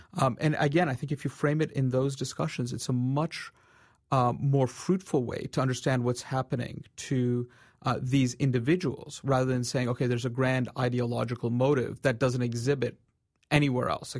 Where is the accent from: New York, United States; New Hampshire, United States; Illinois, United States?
New York, United States; I grew up in New York, and I remember the very first theater shooting that happened in America around The Godfather in Long Island. It was 10 minutes from my house.